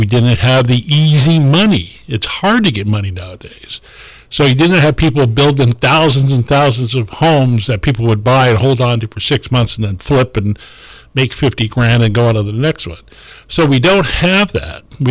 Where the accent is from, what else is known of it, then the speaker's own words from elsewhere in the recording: Guerneville, California, United States; I was raised in Guerneville, as many of you know